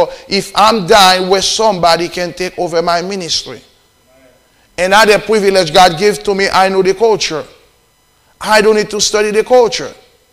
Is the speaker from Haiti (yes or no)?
yes; Haiti; And I was born in Haiti. And my family raised me in voodoo.